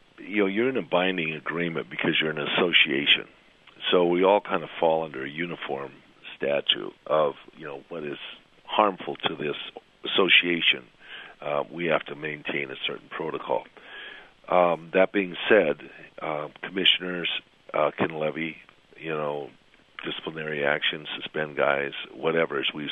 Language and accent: English; North Dakota, United States; also born or lived in Montana; I grew up playing hockey in North Dakota as a kid when my parents moved from Montana to North Dakota.